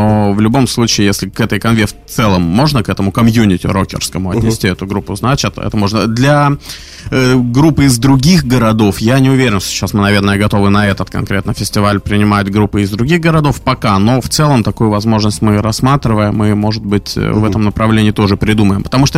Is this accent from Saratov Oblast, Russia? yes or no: no; Novosibirsk, Novosibirsk Oblast, Russia; moved away as an adult; now in Saint Petersburg, Russia; Я приехал в Питер, я из Новосибирска, и переехал на постоянное место жительства в Питер вот 5 лет назад